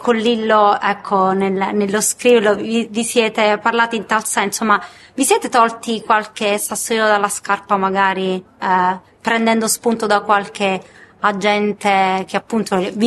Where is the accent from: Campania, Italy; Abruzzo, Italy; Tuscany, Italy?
Campania, Italy; Naples; Anche io da napoletana.